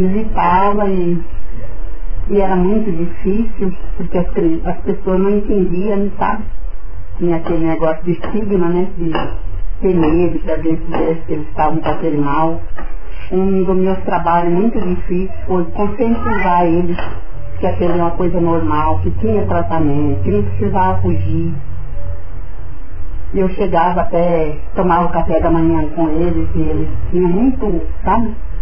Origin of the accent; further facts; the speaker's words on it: Rio Negro, Brazil; Olha, eu nasci no município de Rio Negro, nasci num sítio aqui perto, no Córrego Branco. Mas eu sempre vivi, sempre trabalhei aqui.